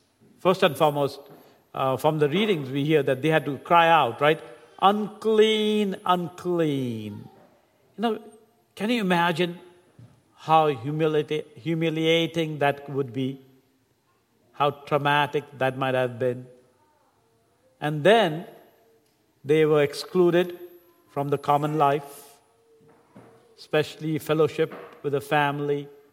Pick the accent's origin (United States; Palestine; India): India; moved away; You know, I grew up in India, and when I lived there, we would see, especially when I was, you know, these days I don't see that much, but about 30, 35 years ago